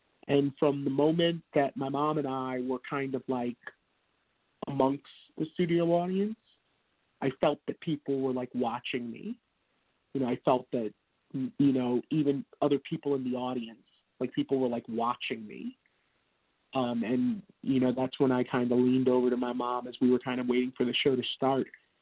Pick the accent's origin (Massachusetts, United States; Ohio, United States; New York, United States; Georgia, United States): New York, United States; now in Los Angeles, United States; you know, as a New Yorker out in LA, go on The Price is Right.